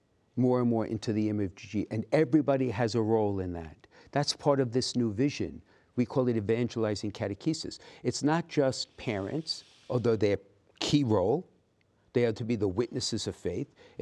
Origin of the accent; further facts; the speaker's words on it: Brooklyn, New York, United States; I was born and raised in Brooklyn. I was a priest in Brooklyn, a pastor in Brooklyn.